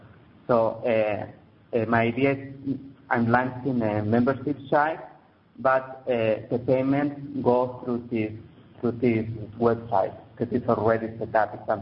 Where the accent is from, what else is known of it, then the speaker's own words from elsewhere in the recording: Mexico; English is a second language; from Mexico, and I'm a law of attraction coach.